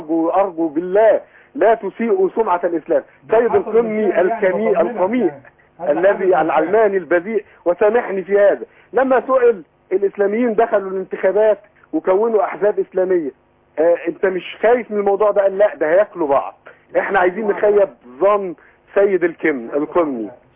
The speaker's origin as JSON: {"language": "Arabic", "region": "Sharqia Governorate", "country": "Egypt", "said": "في محافظة شرقية، وأنا شرقاوي وأعرفه جيدا."}